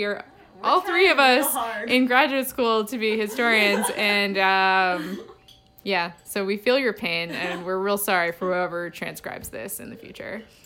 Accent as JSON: {"language": "English", "town": "Boston", "region": "Massachusetts", "country": "United States", "said": "So I'm from Boston"}